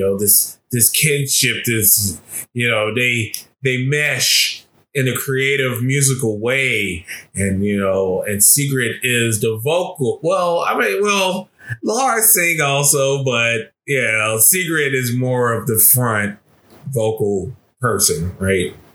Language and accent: English; United States; Yeah, so I did not know about them because I'm American and I don't really know this.